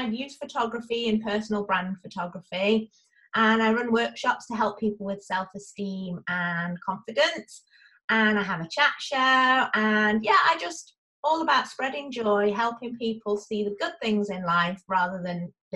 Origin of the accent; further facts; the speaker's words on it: Chester, North West England, United Kingdom; from England, but I don't sound like the Queen's English, like a lot of people expect people to, from England to sound like. So I am North England, northwest, near Liverpool and Manchester, in a lovely town called Chester.